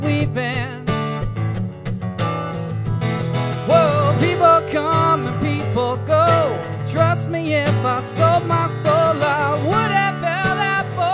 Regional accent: Seattle, Washington, United States; now in Los Angeles, United States; I'm from Seattle.

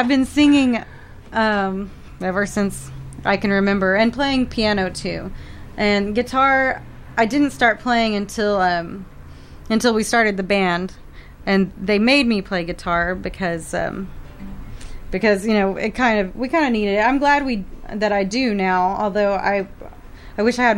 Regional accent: Austin, Texas, United States; also born or lived in San Antonio; I'm from Texas, born in San Antonio, and I lived in the Hill Country and Austin area for most of my life.

